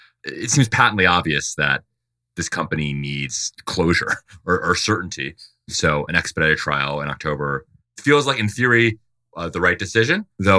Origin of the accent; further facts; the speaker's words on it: Dover, Delaware, United States; I'm from Dover, Delaware, for folks who are not long-term listeners to POT